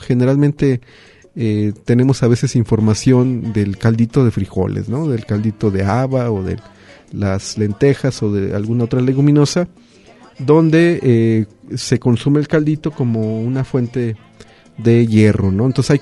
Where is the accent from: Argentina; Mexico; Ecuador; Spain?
Mexico; Nosotros como mexicanos